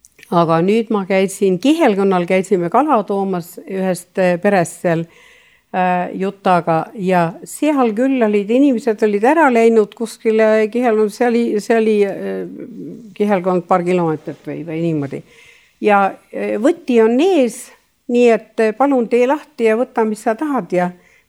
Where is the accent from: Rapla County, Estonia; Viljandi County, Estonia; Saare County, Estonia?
Saare County, Estonia; mul on väga uhke tunne, et ma olen saarlane